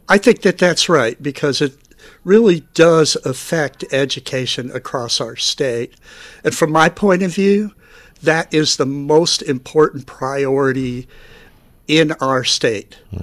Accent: Dearborn, Michigan, United States; So I grew up in Southeast Dearborn, right next to the Rouge plant.

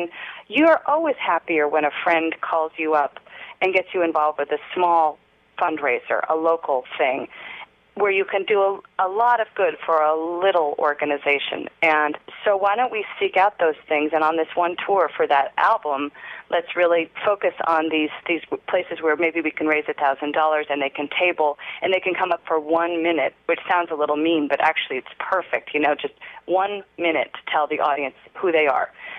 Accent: Scotland, United Kingdom; I'm Scottish, you know, I can probably put anything in there

